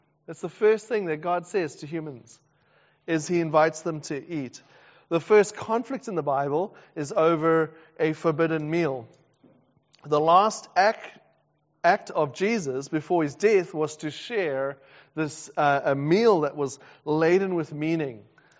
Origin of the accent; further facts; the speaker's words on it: South Africa; So I come from South Africa, very traditional, very conservative rules, even about etiquette around eating.